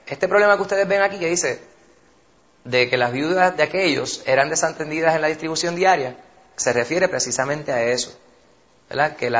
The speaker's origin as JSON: {"language": "Spanish", "region": "New York", "country": "United States", "tie": "born there", "said": "Yo nací en Nueva York, New Yorkican"}